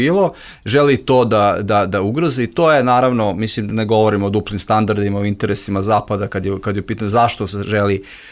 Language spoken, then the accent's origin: Serbian; Republika Srpska, Bosnia & Herzegovina; govorim kao Srbi u Republici Srpske, stalno povlačili